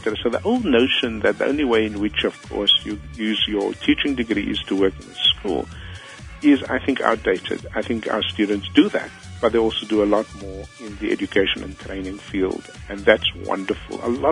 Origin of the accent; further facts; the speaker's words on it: Cape Town, Western Cape, South Africa; I grew up on the Cape Flats like any other kid, you know, poor and avoiding gangs and all of that stuff.